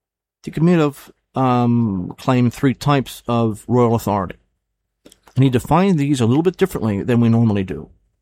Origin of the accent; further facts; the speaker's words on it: New Jersey, United States; You know, I grew up with the guy on TV every night. You know, I'm from New Jersey.